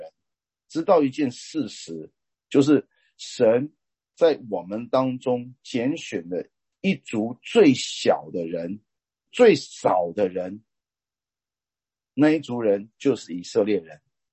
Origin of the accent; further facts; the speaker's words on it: Taiwan; 我从台湾来的，我那个时代呢